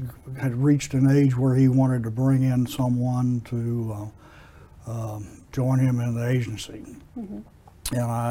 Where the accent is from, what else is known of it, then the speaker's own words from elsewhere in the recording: Brenham, Texas, United States; Brenham native. Lived here all of my life. Fifth generation.